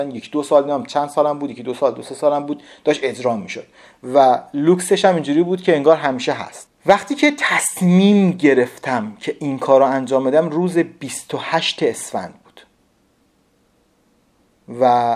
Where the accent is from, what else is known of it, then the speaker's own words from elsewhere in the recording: Tehran, Tehran Province, Iran; born there; now in Qom, Iran; گفتم آره من متولد تهرانم، ولی خب با امنا قم زندگی میکنم، ما قم زندگی میکنیم دیگه.